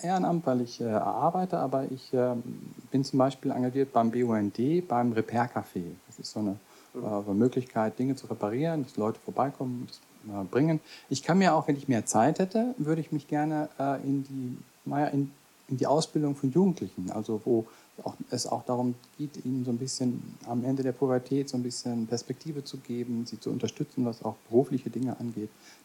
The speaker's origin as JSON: {"language": "German", "town": "Bielefeld", "region": "North Rhine-Westphalia", "country": "Germany", "tie": "born there", "lives_now": "Rhine-Main area, Germany", "said": "Ich bin 55 Jahre alt. Ich bin in Bielefeld geboren, lebe jetzt seit 26 Jahren hier im Rhein-Main-Gebiet"}